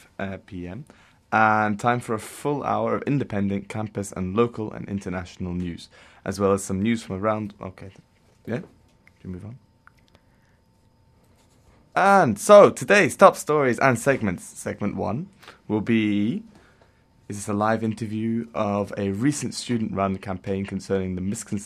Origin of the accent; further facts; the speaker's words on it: United Kingdom; Of course it's not. I'm English / Scottish.